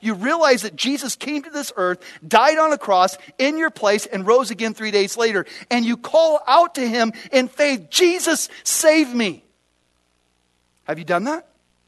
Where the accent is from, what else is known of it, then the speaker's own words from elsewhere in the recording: Phoenix, Arizona, United States; I'm from Phoenix, Arizona, so we had rattlesnakes, you know, all over the place.